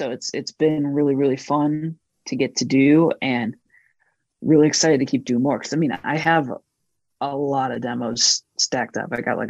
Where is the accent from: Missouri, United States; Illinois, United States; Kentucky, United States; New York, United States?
Missouri, United States; St. Louis; you know, growing up in St. Louis as a kid, I didn't like I had a like my first band.